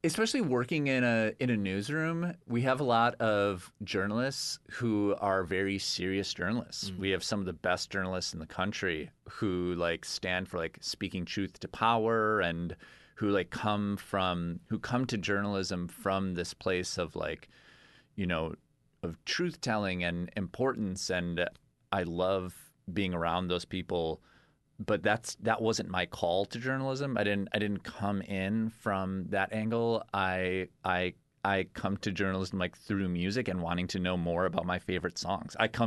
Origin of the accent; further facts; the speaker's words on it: Milwaukee, Wisconsin, United States; Born and raised in Milwaukee, very proudly. I'm wearing a Green Bay Packer hat right now. I've got a Wisconsin tattoo. I love Wisconsin, and I loved being there.